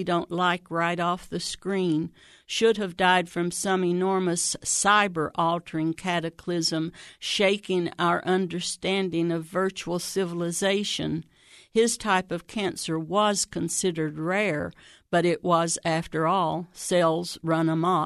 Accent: Xenia, Ohio, United States; I'm from Xenia.

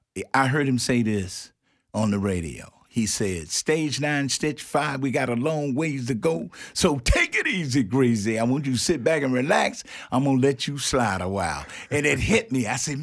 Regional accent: Picayune, Mississippi, United States; I attended a high school, George Washington Carver High School, in my hometown, Picayune, Mississippi.

